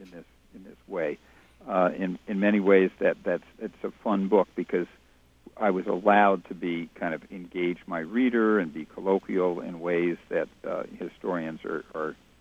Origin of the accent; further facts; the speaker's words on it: New York, United States; now in Whale Gulch, United States; you got to remember that I'm from New York, and in New York, we don't build our own houses